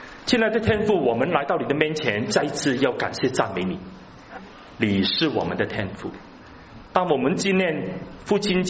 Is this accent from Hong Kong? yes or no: yes; Hong Kong; 然后就只把它改成香港。我就发现我没有国家，我没有国家，我不属于中国，也不属于英国